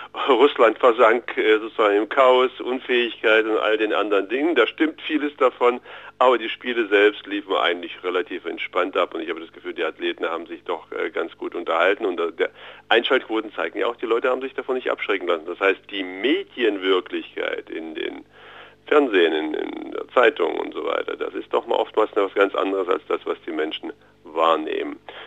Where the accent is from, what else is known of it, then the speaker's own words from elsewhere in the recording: Thuringia, Germany; Ich glaube, wir als Thüringer allein schaffen das nicht mehr.